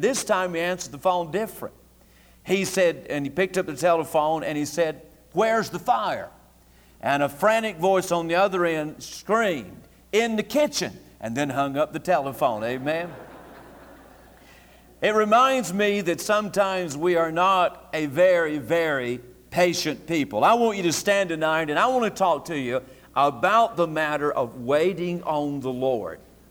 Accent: North Carolina, United States; Since I'm from North Carolina, I can talk about North Carolina.

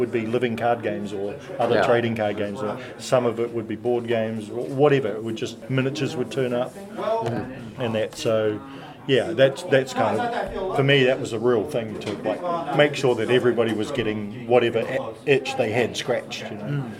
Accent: New Zealand; our home country. So we're from New Zealand. We've been back there for 5 years.

